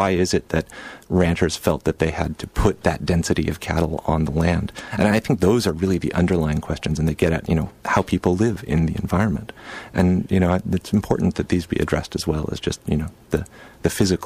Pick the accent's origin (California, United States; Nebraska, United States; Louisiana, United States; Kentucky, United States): California, United States; Berkeley; I grew up in Berkeley, California, you know, environmentalist, all of this sort of thing.